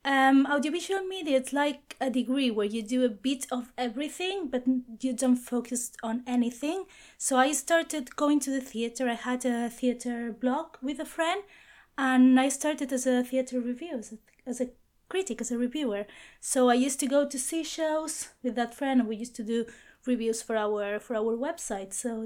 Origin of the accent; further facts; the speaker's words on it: Barcelona, Catalonia, Spain; now in London, United Kingdom; I'm from Barcelona, from Spain as well. And I've been in London, I've been living here for 4 years now.